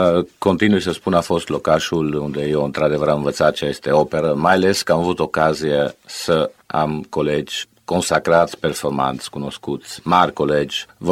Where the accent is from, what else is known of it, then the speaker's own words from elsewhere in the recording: Timișoara, Timiș County, Romania; Faptul că suntem timișoreni amândoi.